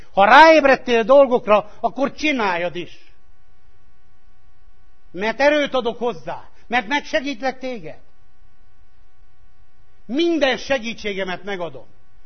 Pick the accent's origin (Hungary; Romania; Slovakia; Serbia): Romania; Transylvania; Még akkor is, ha székely vagyok.